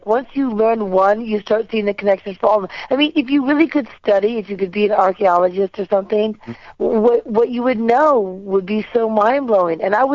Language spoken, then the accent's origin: English; New York, United States; Because as a New Yorker, I always said, I'll never leave New York. Nothing is better than growing up in New York, and this is where I want to be the rest of my life.